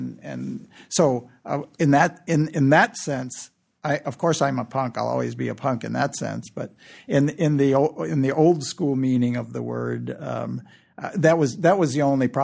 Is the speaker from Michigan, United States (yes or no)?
yes; Detroit, Michigan, United States; coming from my upbringing, you know, in Lincoln Park and growing up in Detroit.